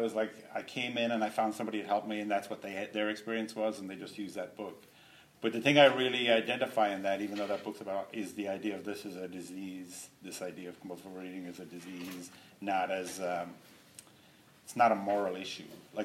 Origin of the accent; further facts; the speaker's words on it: west of Ireland, Ireland; I'm from Ireland, I grew up there, I grew up on a farm on the West Coast